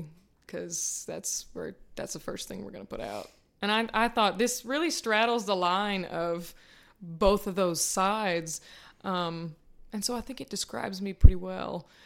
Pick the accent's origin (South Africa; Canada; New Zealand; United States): United States; the South; Like, I'm from the South, but I didn't know what he was saying.